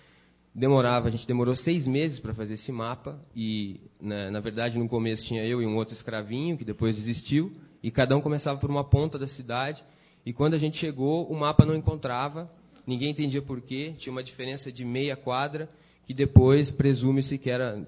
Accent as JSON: {"language": "Portuguese", "town": "Itajubá", "region": "Minas Gerais", "country": "Brazil", "said": "Bom, eu sou de Itajubá, deve ter muita gente pensando que raio seria Itajubá"}